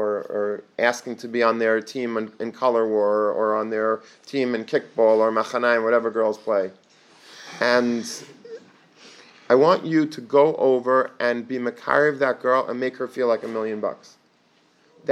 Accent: Long Beach, New York, United States; I grew up in Long Beach, so a block away from my house was Long Beach, which is like a very, very yeshivish, a greasy yeshiva.

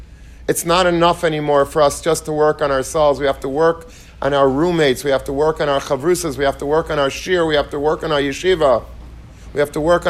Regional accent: Long Beach, New York, United States; So I went to the Hebrew Academy of Long Beach. I grew up in Long Beach, and that's where I went to yeshiva.

